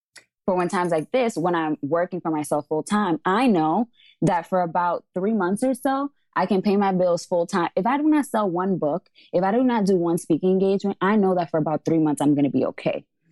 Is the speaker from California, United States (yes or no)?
no; Bronx, New York, United States; I grew up in the South Bronx where, you know, a lot of the people that I grew up with were drug dealers, right?